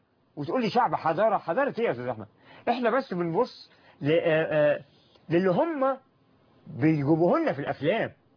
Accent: Egypt; قلت انا مصري، انا ايجيبشن.

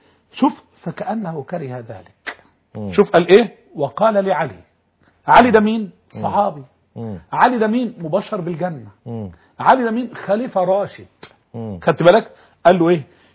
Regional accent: Egypt

